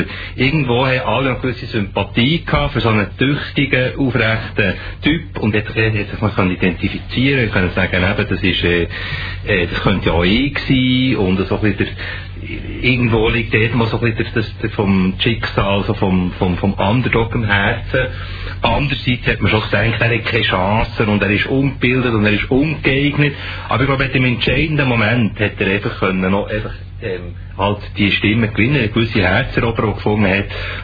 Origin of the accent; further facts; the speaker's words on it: Bern, Switzerland; now in Zürich, Switzerland; Als Berner, der in Zürich lebt